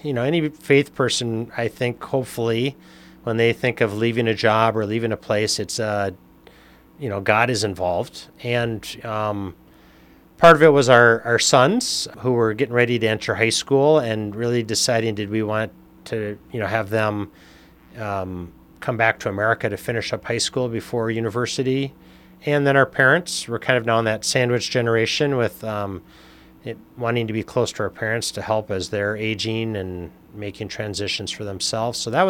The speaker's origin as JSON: {"language": "English", "town": "Minneapolis", "region": "Minnesota", "country": "United States", "tie": "born or raised there", "said": "No. I grew up in South Minneapolis, but my parents are from out state."}